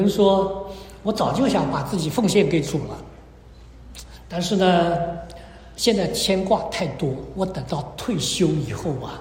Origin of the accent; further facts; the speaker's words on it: China; 我们中国人都知道一老就老在腿